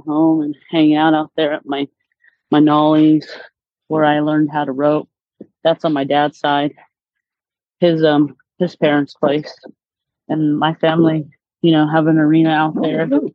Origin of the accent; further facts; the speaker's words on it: Whitecomb, United States; now in Gilbert, United States; Well, my hometown, like where I'm originally from, is called, on the reservation, it's called Whitecomb. And that's originally where I'm from. But my, living situation is in Gilbert, Arizona, yes.